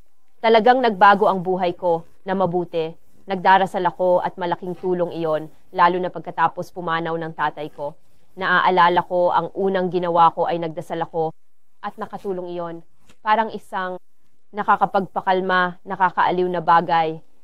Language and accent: Tagalog; South Africa; Tagalog is a second language; moved away as an adult; now in United States; taga South Africa ako. Lumipat ako sa United States noong 2007.